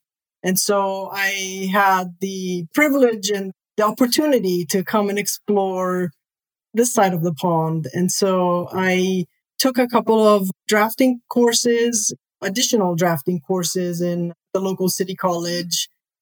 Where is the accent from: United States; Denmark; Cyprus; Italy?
Italy; Rome, Lazio; Well, I originally was born and raised in Rome, Italy.